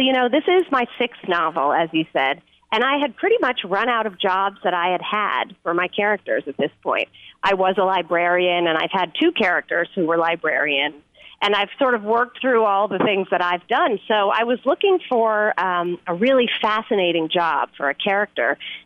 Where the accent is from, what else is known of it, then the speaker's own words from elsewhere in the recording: New York, United States; now in Austin, United States; No, I'm not from Austin. I'm from New York.